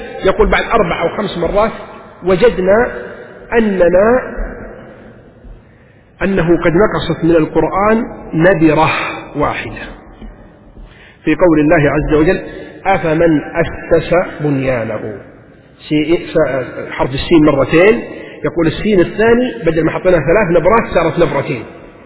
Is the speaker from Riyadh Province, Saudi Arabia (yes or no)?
no; Taif, Makkah Province, Saudi Arabia; امرأة قبل أيام عندنا في الطائف